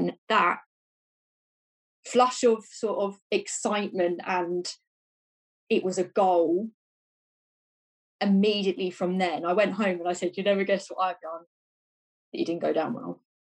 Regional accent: Lewes, South East England, United Kingdom; I remember I walked into Lewis, my hometown, and I just got on a bus.

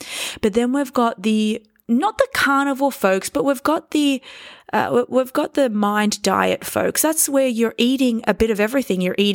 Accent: Sydney, New South Wales, Australia; now in New York, United States; because I'm currently recording this from Sydney, Australia. I frequent Sydney quite often. It's my hometown. I live in New York, but I come back here every now and then.

